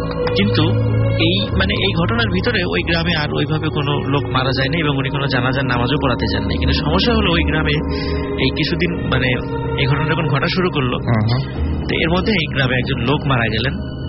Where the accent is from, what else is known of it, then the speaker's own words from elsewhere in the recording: Rajbari, Dhaka Division, Bangladesh; আমাদের আমার বাড়ি রাজবাড়ি জেলা